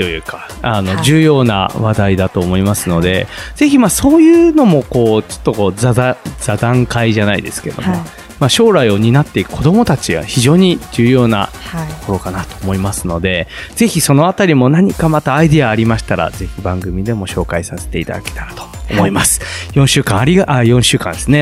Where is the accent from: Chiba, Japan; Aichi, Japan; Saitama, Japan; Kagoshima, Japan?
Saitama, Japan; Urawa; なんか僕、浦和なんですよ。